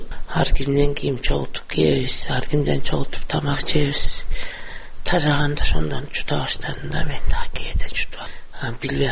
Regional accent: Naryn, Naryn Region, Kyrgyzstan; born there; 62 жылкымын, эки нарында төрөлгөм

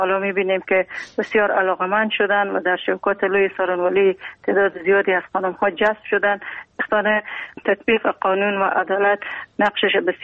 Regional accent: Afghanistan; فقط چون ما افغان هستیم همیشه خود به خداوند میسپاریم

